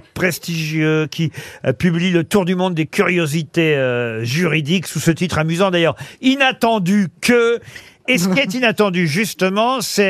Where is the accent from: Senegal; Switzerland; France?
France; il n'y a pas de réelle constitution du Royaume-Uni comme il y en a chez nous en France.